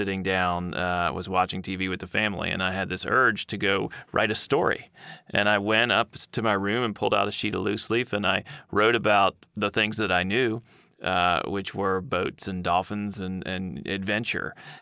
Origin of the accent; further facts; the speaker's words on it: Savannah, Georgia, United States; I grew up in Savannah, Georgia, on Wilmington Island, which lucky, idyllic childhood where the backyard was the Wilmington River.